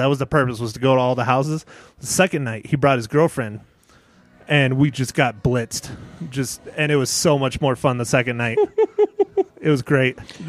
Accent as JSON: {"language": "English", "region": "Arizona", "country": "United States", "tie": "born or raised there", "said": "I grew up in Arizona, and everything growing up as a child was Circle K's and Chevrons."}